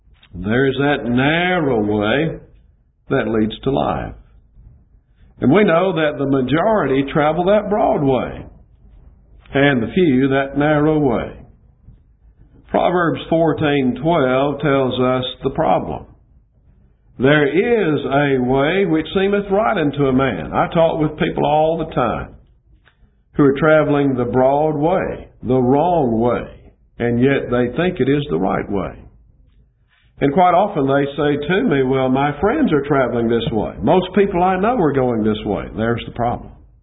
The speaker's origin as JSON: {"language": "English", "town": "Adamsville", "region": "Alabama", "country": "United States", "tie": "born or raised there", "also_born_or_lived": "Birmingham, United States", "said": "I was born in Birmingham, grew up in Adamsville, which is west of Birmingham, about 10 miles."}